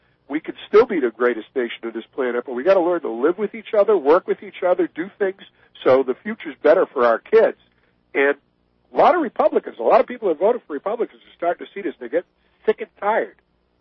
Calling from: New Hampshire, United States; and I live in New Hampshire, by the way, I'm calling you from New Hampshire.

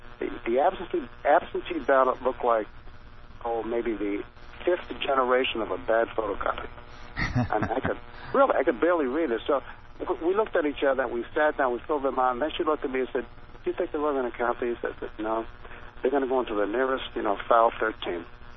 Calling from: Boston, Massachusetts, United States; I'm from the San Francisco of the Northeast, Boston.

